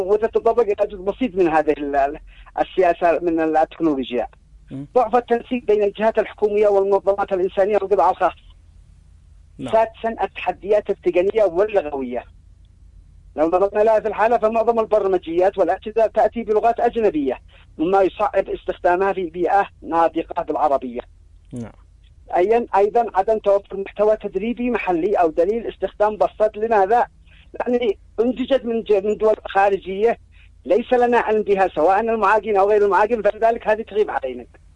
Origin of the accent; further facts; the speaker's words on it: Yemen; لأن أنت عارف عندنا في اليمن نادر ما يستخدمون النت ونادر ما يعرف ذلك